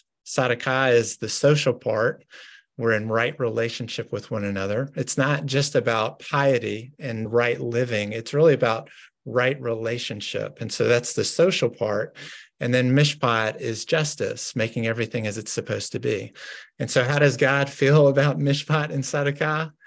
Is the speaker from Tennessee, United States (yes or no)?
yes; Nashville, Tennessee, United States; I grew up in Nashville, Tennessee, in Green Hills, and go by that church and that school almost daily when I was growing up.